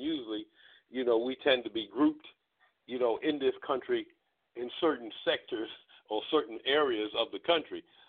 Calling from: Baltimore, Maryland, United States; I'm calling from Baltimore, Maryland.

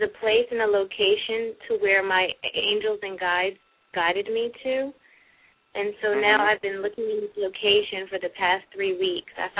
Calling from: California, United States; I'm calling from California.

